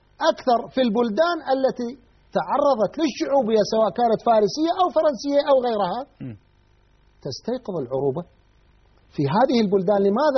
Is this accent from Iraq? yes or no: yes; Iraq